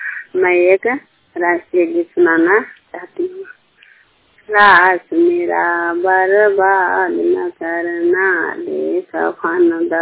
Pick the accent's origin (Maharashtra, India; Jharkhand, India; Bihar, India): Bihar, India; मेरा घर मुबारकपुर है … जी नालंदा जिला के हरनौत प्रखंड के रहने वाली हूँ